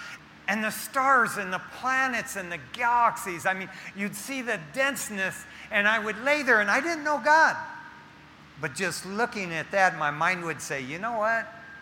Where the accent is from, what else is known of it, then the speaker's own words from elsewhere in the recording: Detroit, Michigan, United States; I remember growing up in Detroit, Michigan, as a kid living in East Detroit.